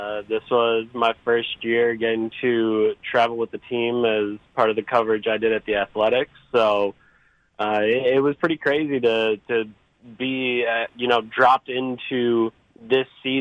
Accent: Slinger, Wisconsin, United States; Yeah, so I'm originally from Slinger, Wisconsin. So I grew up watching the Bucks

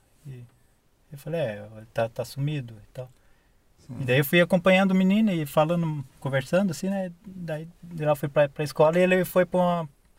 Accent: Guaratuba, Paraná, Brazil; born there; now in Joinville, Brazil; Nasci em Guaratuba, moro em Joinville.

